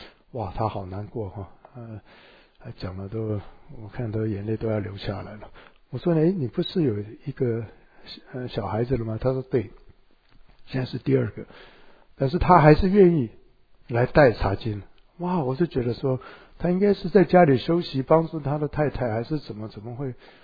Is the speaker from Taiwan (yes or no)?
yes; Taiwan; 我说我以前是等等的从。台湾来这边读书，